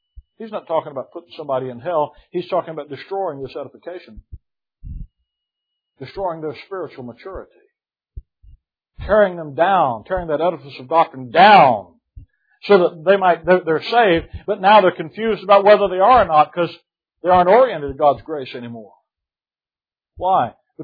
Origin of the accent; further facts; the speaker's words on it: Gulf Coast, United States; I don't know what you catch out there. I'm from the Gulf Coast.